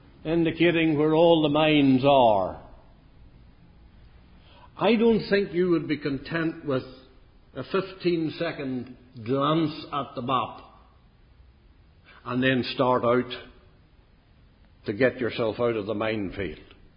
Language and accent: English; Ireland; I'm tempted as an Irishman to say that you should just all agree with me and everything would be wonderful.